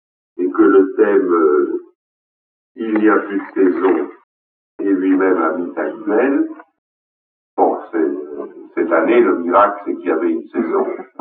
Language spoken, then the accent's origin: French; Bayonne, Nouvelle-Aquitaine, France; Personnellement, j'ai vécu les saisons. Par exemple, dans mon enfance, à Bayonne